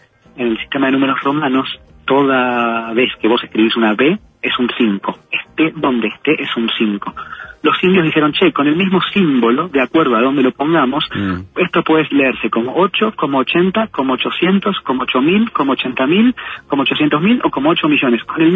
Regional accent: Argentina; born there; tengo 38 años, nací en Argentina, nací bajo un prisma completamente occidental

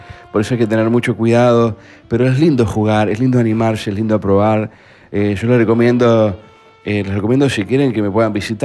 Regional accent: Uruguay; now in United States; Era uruguayo, ya no soy. Soy estadounidense.

